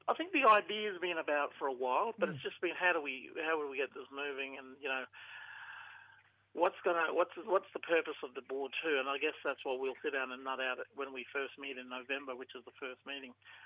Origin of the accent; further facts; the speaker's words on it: Darwin, Northern Territory, Australia; Born and bred in Darwin, and, right across the NT, and... … from Central Australia, Warramunga and Lurcha, and … from Bari on Mabiog Island.